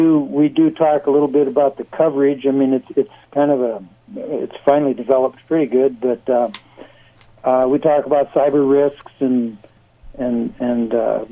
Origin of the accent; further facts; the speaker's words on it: St. Cloud, Minnesota, United States; also born or lived in South Dakota; I'm mostly Minnesotan. Okay. Spent my childhood in St. Cloud. My family moved to South Dakota.